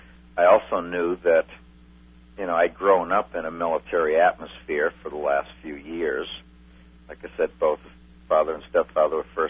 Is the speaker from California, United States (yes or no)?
no; Gardner, Massachusetts, United States; born there; Yes, I was born in Gardner, Massachusetts.